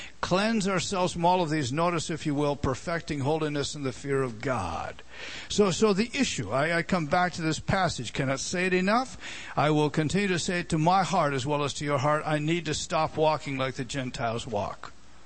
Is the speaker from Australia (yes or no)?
no; Canada; I'm from Canada, so hang in there with this statement.